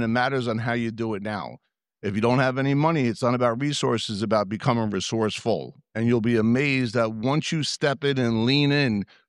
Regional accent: New Jersey, United States; accent: Yankee; I am from New Jersey. I do have a Yankee accent. I know I'm in the middle of Texas, so it's all good

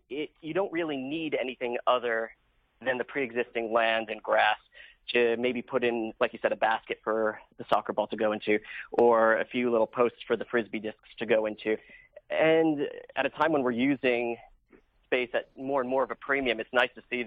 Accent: New York, United States; I was raised in New York and we had Central Park, but that was it.

